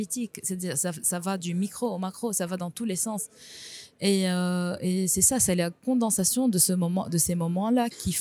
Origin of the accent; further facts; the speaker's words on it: Lebanon; Parce que chez nous, au Liban, tout est privatisé.